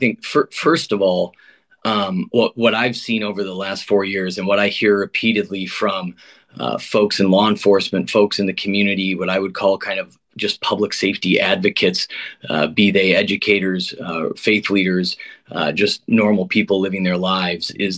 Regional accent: Hopkins, Minnesota, United States; now in Minneapolis, United States; Hennepin County has been my home forever, boys. I grew up in Hopkins. I'm raising my kids here. We live in Minneapolis.

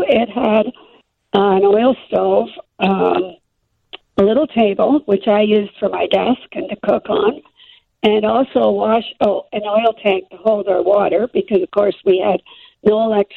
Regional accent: Canada; even though I grew up in Canada.

